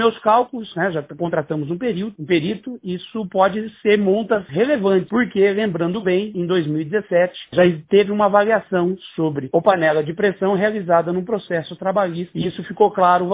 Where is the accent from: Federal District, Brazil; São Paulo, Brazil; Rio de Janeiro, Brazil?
São Paulo, Brazil; Bauru; eu sou cidadão, nascido e criado em Bauru